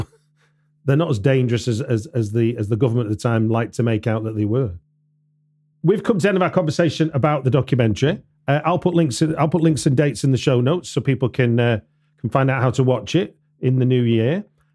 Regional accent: Manchester, North West England, United Kingdom; I grew up in Manchester

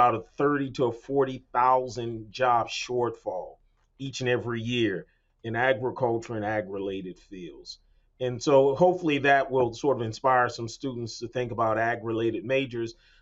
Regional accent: New Orleans, Louisiana, United States; And so I grew up in New Orleans, even though my grandfather grew up on a farm, and so I'm loosely connected to rural Louisiana

